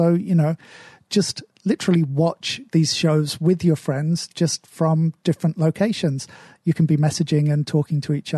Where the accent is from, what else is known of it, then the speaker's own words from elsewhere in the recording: United Kingdom; I'm British, so, you know, I don't hug anyone I haven't known for at least 20 years.